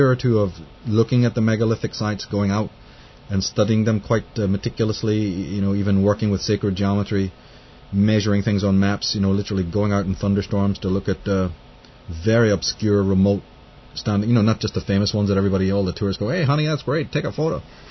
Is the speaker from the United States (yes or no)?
no; Ireland; there's me living in Ireland, you know, growing up in Ireland